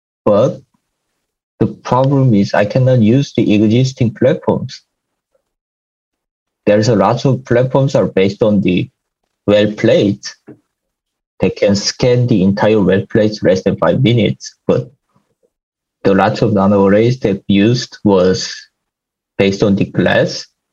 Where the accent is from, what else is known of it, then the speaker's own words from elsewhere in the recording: South Korea; English is a second language; I grew up in Korea